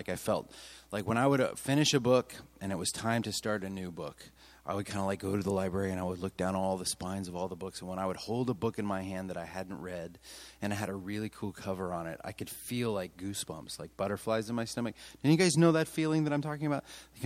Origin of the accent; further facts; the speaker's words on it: Nashville, Tennessee, United States; I am from Nashville, Tennessee. Anybody ever been in Nashville?